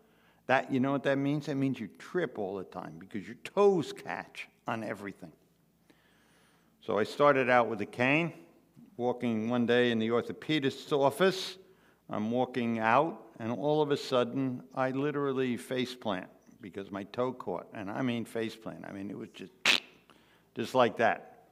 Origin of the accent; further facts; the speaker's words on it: New Jersey, United States; Now, again, we're from North Jersey, Essex, Passaic counties.